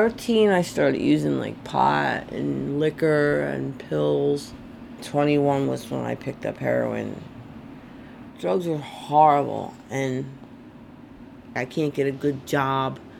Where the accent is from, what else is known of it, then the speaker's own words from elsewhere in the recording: Philadelphia, Pennsylvania, United States; I was born and raised in South Philly, and both of my parents were addicts.